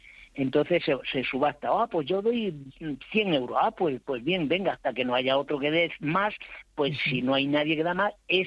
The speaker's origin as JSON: {"language": "Spanish", "town": "Hinojal", "region": "Extremadura", "country": "Spain", "moved": "yes", "lives_now": "Getafe, Spain", "said": "yo soy de Hinojal, nacido."}